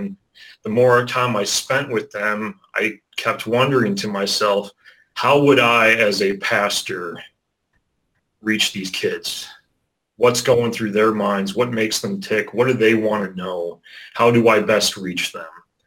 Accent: Rockford, Illinois, United States; now in Mequon, United States; I'm from Rockford, Illinois. It's about 2 hours away from here in good old Mequon, Wisconsin.

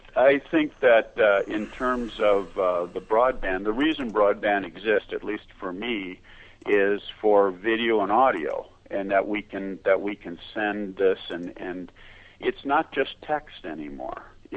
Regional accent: Milwaukee, Wisconsin, United States; I'm from Milwaukee myself, and the pastor's from Minnesota

